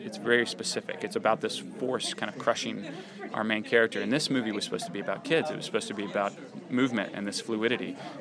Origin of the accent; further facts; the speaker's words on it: Arkansas, United States; the state of Arkansas, which only has one, you know, major paper, and it's my home state.